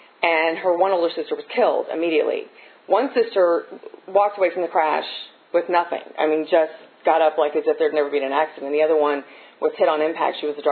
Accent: Burke, Virginia, United States; I grew up in Northern Virginia, in Burke, not too terribly far from here

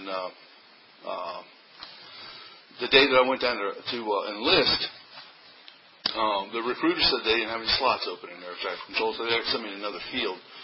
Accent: Alexandria, Virginia, United States; I was raised in Alexandria, Virginia, so I was right there on the line to either Maryland or D.C.

